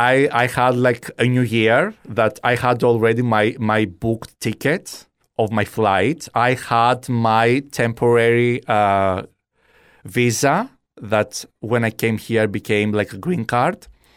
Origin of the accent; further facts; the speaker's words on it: Kalamata, Peloponnese, Greece; English is a second language; now in United States; Like our house in Greece, I'm from Kalamata.